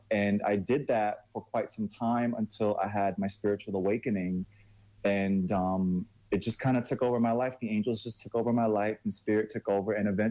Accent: New York City, New York, United States; also born or lived in Korea; Like I grew up in the South Bronx. I graduated from high school. Then I went straight into the Air Force.

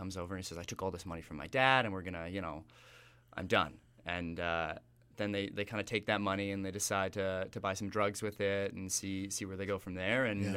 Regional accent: Toronto, Ontario, Canada; So I'm from Toronto originally.

